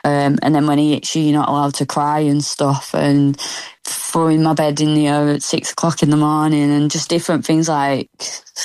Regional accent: Oldham, North West England, United Kingdom; I was from Oldham and I travelled down to Essex.

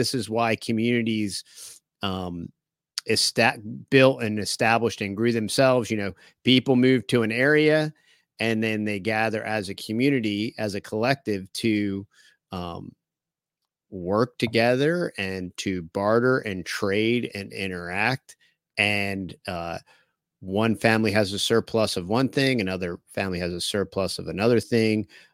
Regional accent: Northeast, United States; We're from the Northeast, and it's the same exact vibe.

